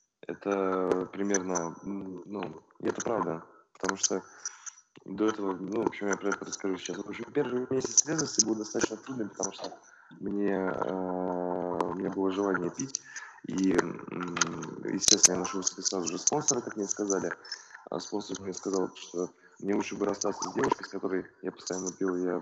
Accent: Saint Petersburg, Russia; Ну, я вообще из Петербурга, вот, там такой город жесткий.

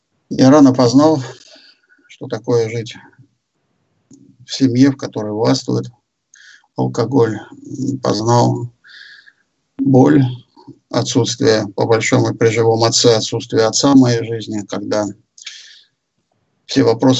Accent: Kaliningrad, Kaliningrad Oblast, Russia; Я алкоголик из Калининграда.

